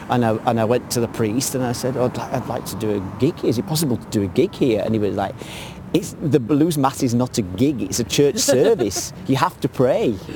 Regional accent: England, United Kingdom; "No, I'm from England."

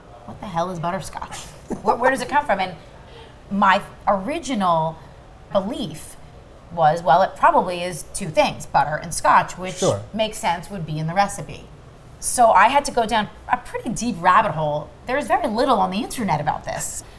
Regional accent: Toronto, Ontario, Canada; Growing up in Toronto, there was a place from as far back as I can remember

